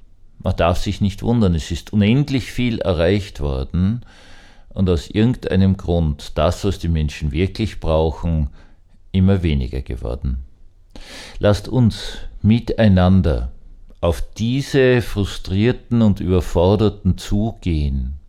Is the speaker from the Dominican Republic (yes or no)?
no; Vienna, Austria; Ich habe als Kind in Wien aufwachsend ganz, ganz andere Verhältnisse erlebt.